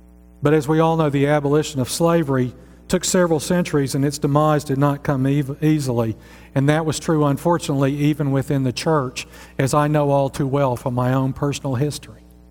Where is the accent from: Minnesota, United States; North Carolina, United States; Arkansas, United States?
Arkansas, United States; I'm from South Arkansas.